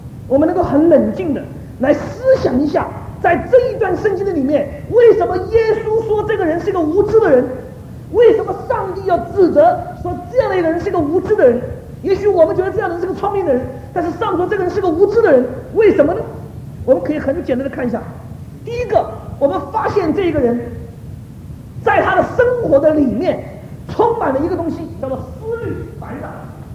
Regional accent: Taiwan; 我是从台湾来的，我记得我们在民国三十几年刚刚到台湾的时候，我们生活非常的苦。

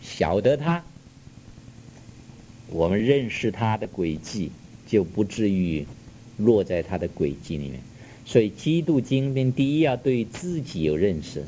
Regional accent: China; 所以我们中国人有一句话说，虎背什么腰啊？

